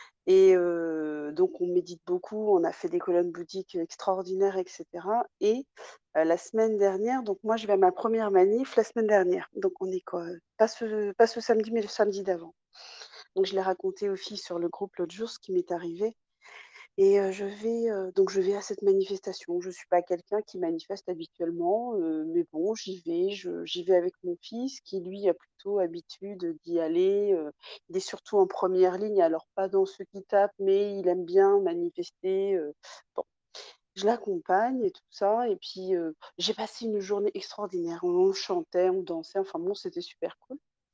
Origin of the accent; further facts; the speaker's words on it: Nantes, Pays de la Loire, France; parce que je suis de Nantes